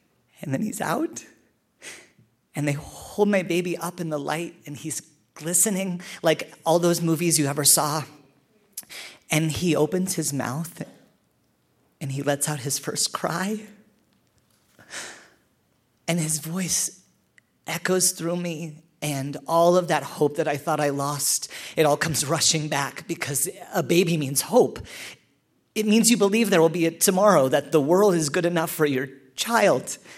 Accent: Canada; because I'm Canadian

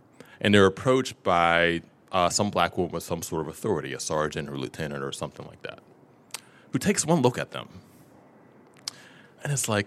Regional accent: Pittsburgh, Pennsylvania, United States; so I'm from Pittsburgh, PA, born and raised, and I still live there now.

